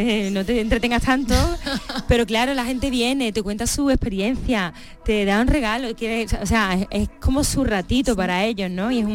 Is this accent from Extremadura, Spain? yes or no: yes; Coria, Extremadura, Spain; he vivido mucho tiempo fuera, he vivido en Madrid, pero yo tenía 3 días libres y me venía a Coria. O sea, Coria es mi... O sea, porque es mi pueblo